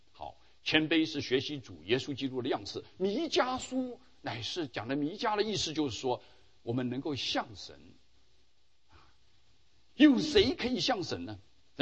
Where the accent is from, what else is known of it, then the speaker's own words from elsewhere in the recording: China; 我们中国人也有讲，孔子也说了，我不如老农